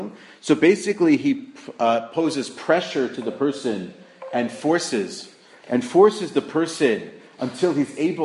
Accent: Brooklyn, New York, United States; So I grew up in Brooklyn. So in Flatbush, it's not uncommon for someone literally to just walk up to someone else's house and offer them money to buy their house.

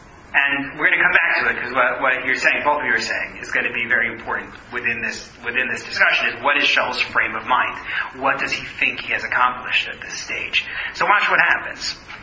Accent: United States; You know, as an American, so I would say, like, you know, Philadelphia or Plymouth Rock or something like that.

